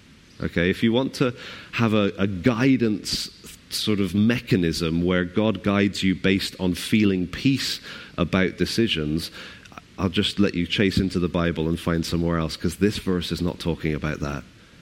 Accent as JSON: {"language": "English", "country": "United Kingdom", "said": "But, you know, we're very good at sort of halfway apologizing, aren't we, as British people, as humans."}